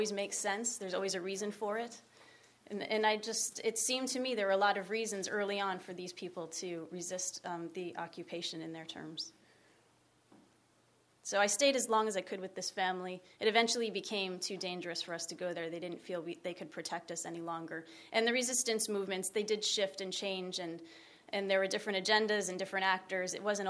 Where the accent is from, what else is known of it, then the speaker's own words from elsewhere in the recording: United States; I'm an American.